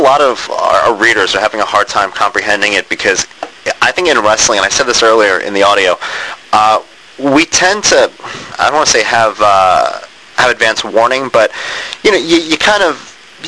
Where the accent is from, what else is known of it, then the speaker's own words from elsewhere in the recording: New York, United States; we're both from New York, so I used to watch ECW like 3 in the morning on MSG channel.